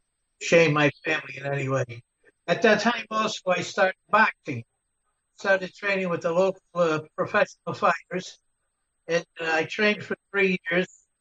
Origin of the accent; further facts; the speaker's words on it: Waterbury, Connecticut, United States; I was born in 1937 in Waterbury, and I've lived here all my life. As a child, we lived in a multiple dwelling directly across from a Catholic church.